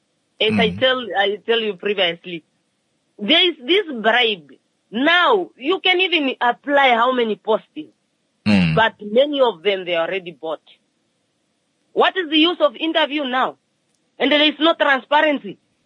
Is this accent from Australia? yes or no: no; Ohangwena, Namibia; especially me, I'm from Angwena region.